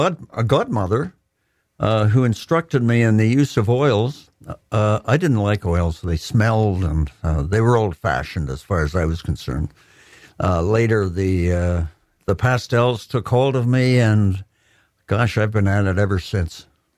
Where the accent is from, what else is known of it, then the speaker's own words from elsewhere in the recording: Orillia, Ontario, Canada; I grew up in Orillia. My parents moved there when I was 13 years old. And that was the beginning.